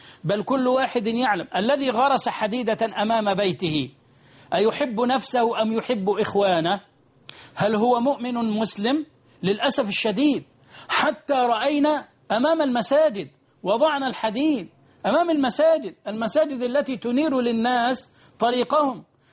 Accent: Egypt

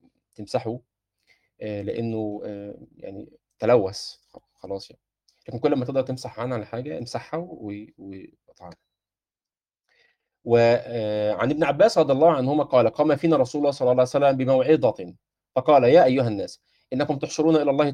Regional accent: Egypt; الناس اللي كانت بتلعب عندنا في مصر بلي

